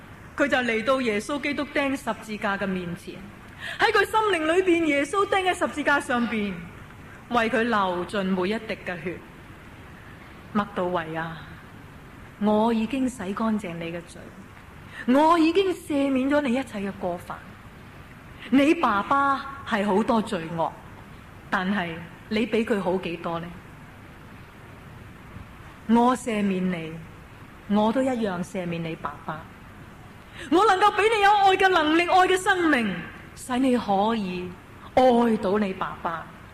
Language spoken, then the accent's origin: Cantonese; Hong Kong; 咁我哋香港人咧就资讯爆炸嘅，好中意听呢啲资料嘅嘢